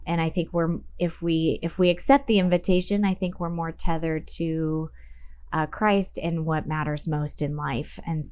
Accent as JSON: {"language": "English", "town": "Seattle", "region": "Washington", "country": "United States", "tie": "born or raised there", "said": "I grew up in Seattle."}